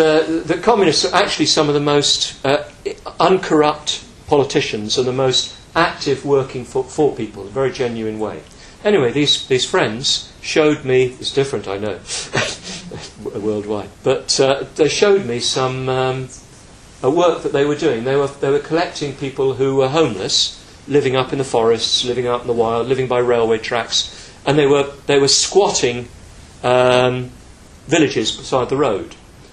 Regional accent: United Kingdom; well, we Brits, we know something about this. You know, about accent, and you can tell by my accent where I come from

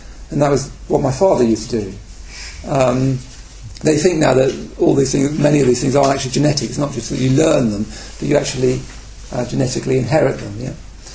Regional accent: England, United Kingdom; So I'm English

